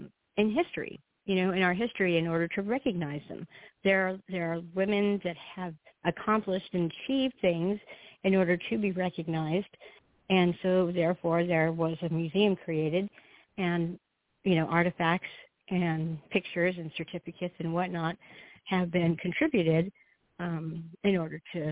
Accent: California, United States; I'm from California.

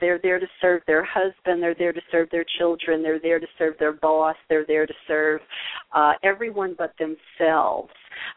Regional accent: the South, United States; As a woman, you know, growing up in the South, I didn't even know that I was a second-class citizen.

